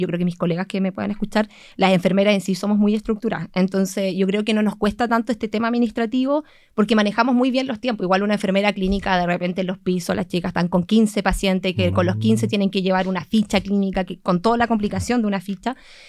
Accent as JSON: {"language": "Spanish", "town": "Osorno", "region": "Los Lagos", "country": "Chile", "said": "Bueno, yo soy de Osorno, estudié enfermería"}